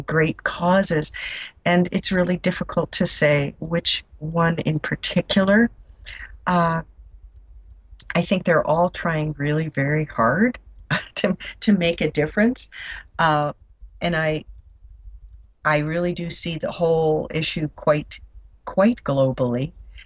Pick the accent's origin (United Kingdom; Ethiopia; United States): United States; New Jersey; But around our house outside, growing up in New Jersey, in a big old Victorian house, we didn't really have any gardens per se.